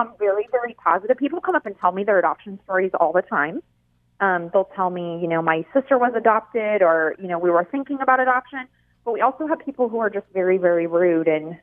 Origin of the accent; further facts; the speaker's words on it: St. Louis, Missouri, United States; this was around the time we're from the St. Louis area, when Michael Brown was killed in Ferguson.